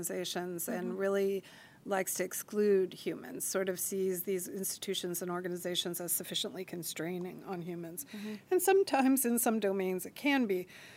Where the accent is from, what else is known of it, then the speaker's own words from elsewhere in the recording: Hawaii, United States; I think my interest in all things military came out of growing up in Hawaii and growing up with some, you know, with a father who had spent his career in the Navy